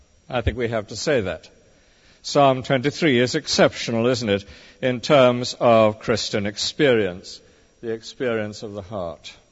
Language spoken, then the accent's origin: English; United Kingdom; Meanwhile, let's beware, as British people, of hypocrisy.